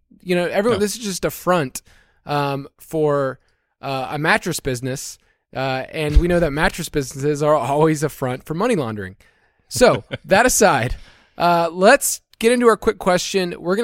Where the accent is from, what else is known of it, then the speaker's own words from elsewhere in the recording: Georgia, United States; And mostly because I'm from Georgia, so the Masters is a big deal.